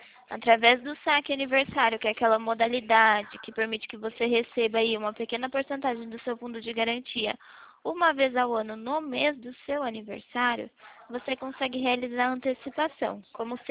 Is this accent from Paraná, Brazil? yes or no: no; São Paulo, Brazil; Sou aqui do interior de São Paulo.